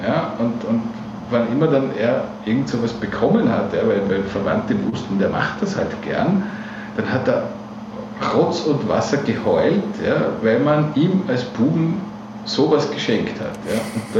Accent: Austria; ich bin am Land aufgewachsen in Österreich und ich bin jetzt aber auch nicht in einem besonders konservativen Haushalt aufgewachsen und schon gar nicht bürgerlich. Also ich komme aus sehr kleinen Verhältnissen.

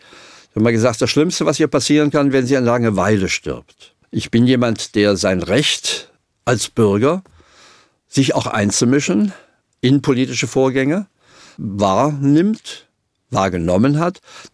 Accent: East Germany, Germany; moved away as an adult; Ich komme ja selber aus dem Osten. Bin allerdings mit 18 Jahren geflüchtet.

